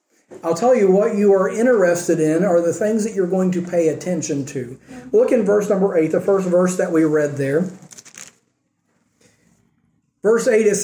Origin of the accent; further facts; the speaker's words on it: United States; I'm an American, yes, obviously.